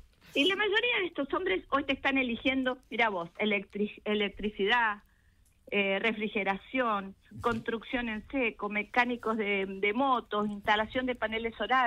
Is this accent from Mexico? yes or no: no; Argentina; Soy una fanática de la Argentina. Me gusta vivir acá, dar la batalla en la educación para aquellos que menos tienen... Y trabajar desde el empresariado y desde el lugar que me toque desde mi país.